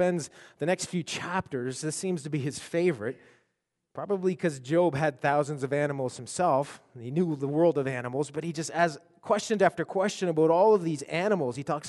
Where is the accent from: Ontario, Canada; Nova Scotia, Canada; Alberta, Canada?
Nova Scotia, Canada; I grew up in Nova Scotia, where they had the highest tides in the world